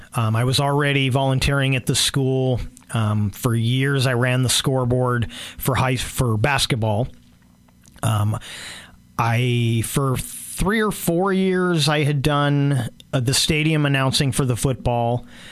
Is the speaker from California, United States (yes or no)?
yes; California, United States; I grew up in the Bay Area